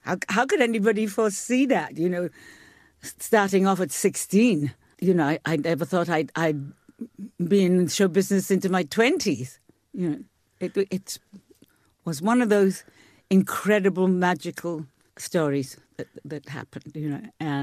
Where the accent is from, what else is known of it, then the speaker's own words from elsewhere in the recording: Wales, United Kingdom; I suppose because I couldn't say I'm a Welsh woman in New York.